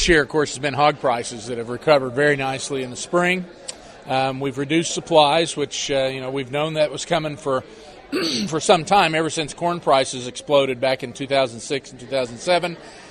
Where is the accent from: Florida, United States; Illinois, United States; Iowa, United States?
Iowa, United States; all the rain that's fallen in my home state, of Iowa